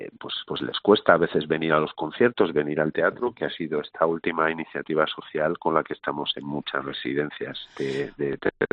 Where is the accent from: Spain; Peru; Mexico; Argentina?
Spain; Asturias; also born or lived in Barcelona / Madrid / San Sebastián; yo soy asturiano, yo he estado 21 años fuera, he vivido en Barcelona, en Madrid, en San Sebastián y no cambio esto por nada.